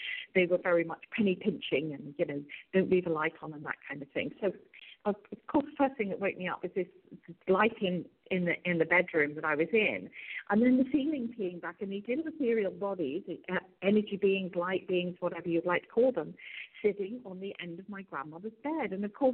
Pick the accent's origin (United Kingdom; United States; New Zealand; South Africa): United Kingdom; now in Canada; Originally, I'm from the UK, United Kingdom. I currently resident of Canada. Although while I'm speaking to you at this moment, I'm actually in Mexico.